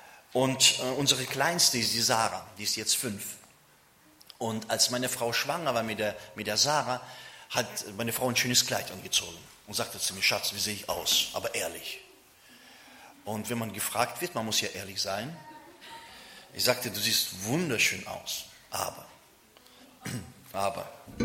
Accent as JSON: {"language": "German", "town": "Bonn", "region": "North Rhine-Westphalia", "country": "Germany", "said": "ich komme aus Bonn"}